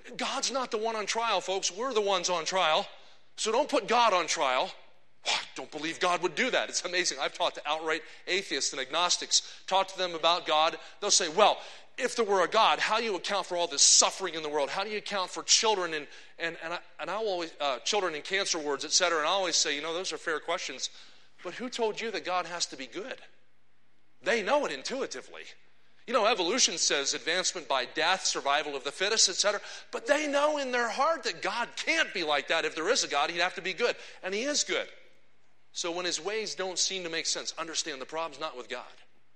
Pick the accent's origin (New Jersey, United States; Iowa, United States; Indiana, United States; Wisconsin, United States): New Jersey, United States; now in Kansas City, United States; I grew up in New Jersey, about 20 minutes from Philadelphia. I've lived in Kansas City, Missouri now for 23 years at Eagle Heights Baptist Church. So if you don't hear New Jersey in me, that's the Lord delivering me from it.